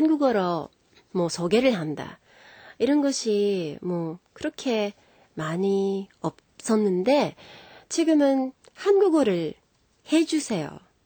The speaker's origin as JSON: {"language": "Korean", "country": "Japan", "tie": "born or raised there", "said": "일본 제가 태어나서 지금까지 살아온 곳이니까"}